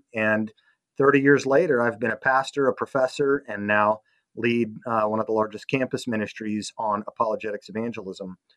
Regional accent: Salt Lake City, Utah, United States; So that was what I was raised in Salt Lake City, Utah, to know nothing different.

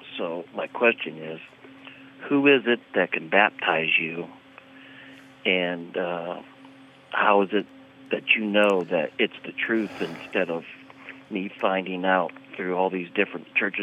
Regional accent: Newton, Iowa, United States; which was a Methodist church in my hometown in Newton, Iowa

